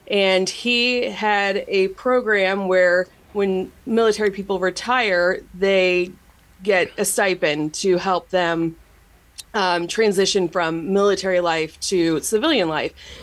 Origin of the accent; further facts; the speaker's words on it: New York, United States; So I grew up in New York, and my gosh, my favorite toy was Play-Doh.